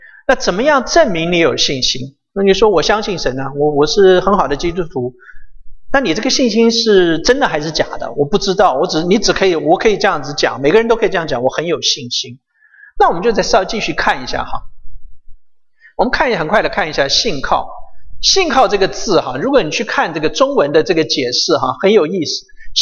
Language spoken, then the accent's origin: Chinese; China; 我们中国人是喜欢说什么眼见为信